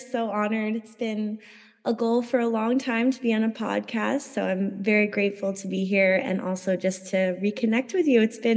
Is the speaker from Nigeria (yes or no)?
no; Florida, United States; I'm originally from Florida. I went to school at Florida State